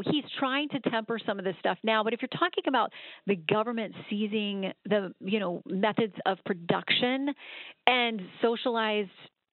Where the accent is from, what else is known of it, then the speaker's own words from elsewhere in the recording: Florida, United States; you know, I grew up in Florida, and so we do weird things like wrestle alligators